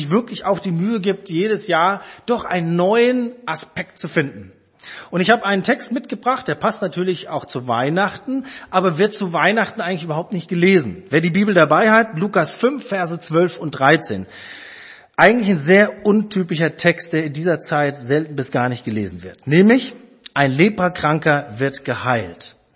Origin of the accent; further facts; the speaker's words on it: Frankfurt, Hesse, Germany; Ich bin Frankfurter, das kannte ich.